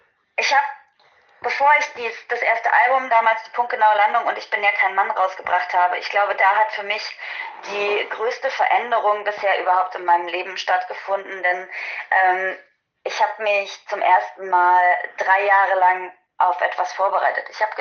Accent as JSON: {"language": "German", "town": "Dresden", "region": "Saxony", "country": "Germany", "tie": "born or raised there", "said": "In meiner Heimatstadt, in Dresden"}